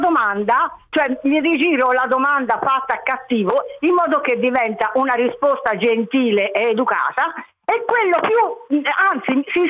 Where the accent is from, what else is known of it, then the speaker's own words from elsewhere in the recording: Florence, Tuscany, Italy; perché sono fiorentina